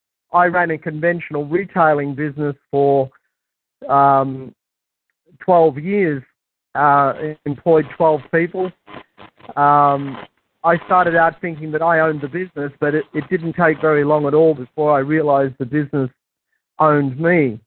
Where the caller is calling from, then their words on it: Melbourne, Victoria, Australia; I'm calling from Melbourne, Australia.